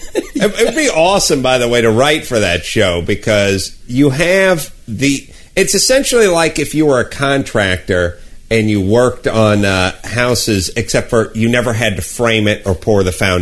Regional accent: North Hollywood, California, United States; By the way, as a local, you know, I'm from North Hollywood. I'm from here.

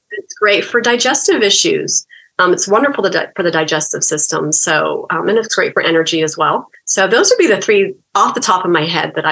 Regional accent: Florida, United States; I'm from Florida, actually, originally. So we camped in Ocala, Salt Springs, and that is definitely my most favorite memory growing up.

